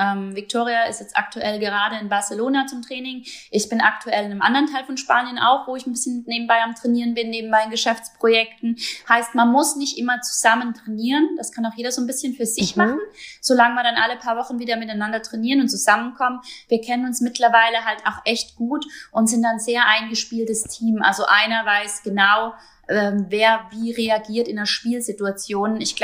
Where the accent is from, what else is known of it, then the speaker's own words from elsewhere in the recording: Baden-Württemberg, Germany; kommen wir beide aus dem Raum Karlsruhe.